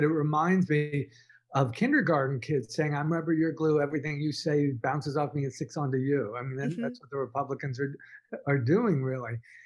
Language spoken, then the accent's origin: English; Dallas, Texas, United States; we studied Texas history. I grew up in Dallas. We went on a trip to the Alamo.